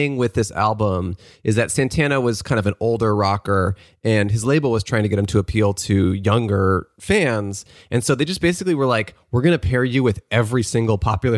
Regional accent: Portland, Oregon, United States; now in Los Angeles, United States; When I first started doing comedy in Los Angeles, I had moved here from Portland, Oregon. We're both from the Northwest, you and I.

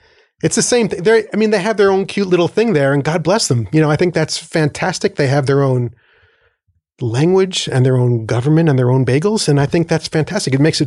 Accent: New Jersey, United States; I grew up in New Jersey. These are my bagels.

